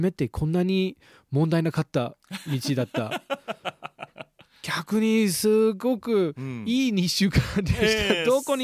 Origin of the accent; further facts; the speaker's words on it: Atlanta, Georgia, United States; Japanese is a second language; 実は僕はアトランタ市の出身で、